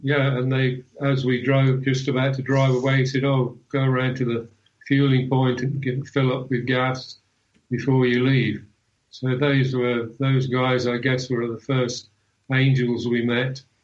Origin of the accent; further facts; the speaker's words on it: United Kingdom; being British, got out the teapot and had a cup of tea